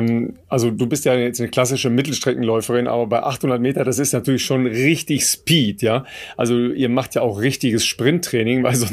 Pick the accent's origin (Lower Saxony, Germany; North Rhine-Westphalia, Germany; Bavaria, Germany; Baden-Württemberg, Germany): North Rhine-Westphalia, Germany; Dorsten; LG Dorsten. Das ist nun meine Heimatstadt